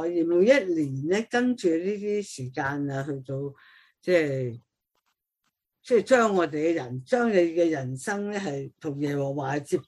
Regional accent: China; 我哋中国人都有好多节令噶

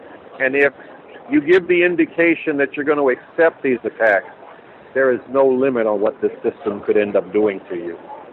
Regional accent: Baltimore, Maryland, United States; now in New York, United States; I said, look, I grew up in Baltimore. I now live in New York.

